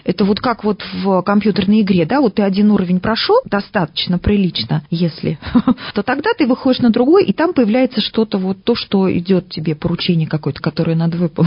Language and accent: Russian; Penza, Penza Oblast, Russia; also born or lived in Novotroitsk; Нет, я родилась в Новотроицке, на Урале. И там же я пошла в музыкальную школу 6 лет. А потом мы уже, когда мне исполнилось 7, мы приехали сюда, в Пензу.